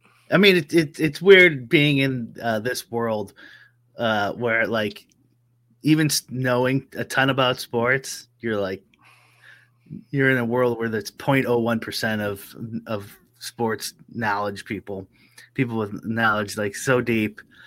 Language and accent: English; Midwest, United States; accent: Midwestern; That's just my Midwestern accent, Pete.